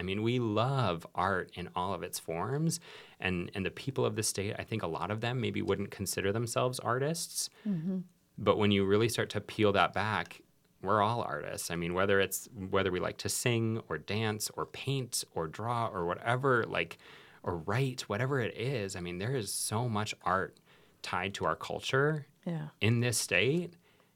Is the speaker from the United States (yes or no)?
yes; Arlington, South Dakota, United States; I'm from Arlington, South Dakota.